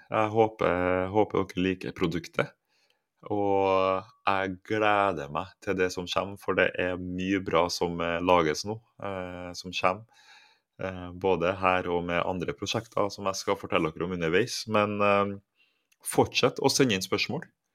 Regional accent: Halset, Trøndelag, Norway; Så hvis alle på Halset der jeg vokste opp hadde spilt noen annen, så hadde jeg gjort det.

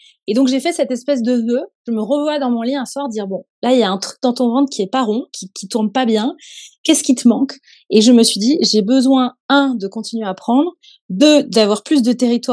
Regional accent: Toulon, Provence-Alpes-Côte d'Azur, France; moi, je suis née à Toulon. Ma grand-mère qui m'a élevée habitait à Toulon.

